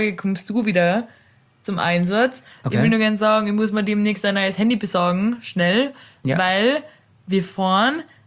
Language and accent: German; Carinthia, Austria; Genau, ich bin aus Kärnten.